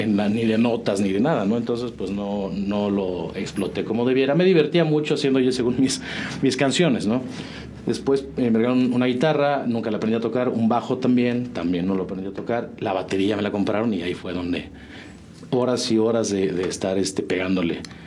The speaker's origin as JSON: {"language": "Spanish", "region": "Mexico City", "country": "Mexico", "tie": "born or raised there", "lives_now": "San Juan", "said": "En el sur de la Ciudad de México siempre viví y hasta hace 2 años y medio que andamos por acá en San Juan."}